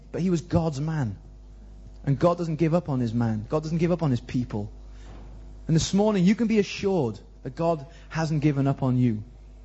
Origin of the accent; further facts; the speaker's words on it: Pontypool, Wales, United Kingdom; When I was a kid in Pontypool, there was a canal going along the back of my garden.